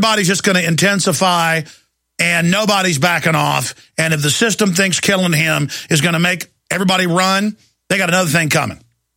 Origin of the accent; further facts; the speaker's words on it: United States; I'm an American. I'm as American as you can get. So Americana, my pedigree is ridiculous. And I won't even get into it here. You don't get more USA, more America than